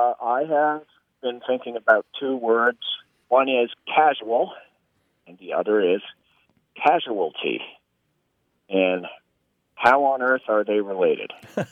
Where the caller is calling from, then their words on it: Barre, Vermont, United States; I'm calling from Barrie, Vermont.